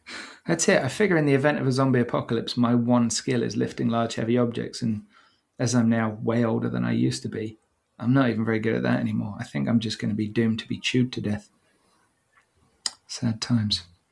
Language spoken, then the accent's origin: English; Ludlow, West Midlands, United Kingdom; you frequently find him in Ludlow, my hometown.